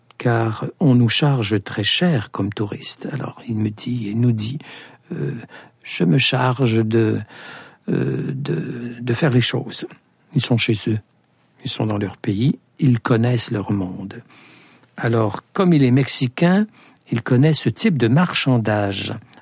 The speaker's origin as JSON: {"language": "French", "region": "Quebec", "country": "Canada", "said": "Nous venons du Québec"}